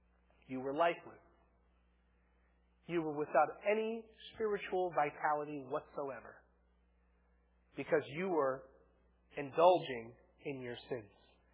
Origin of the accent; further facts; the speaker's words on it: California, United States; born there; When people ask me what province am I from, I was born in Los Angeles County.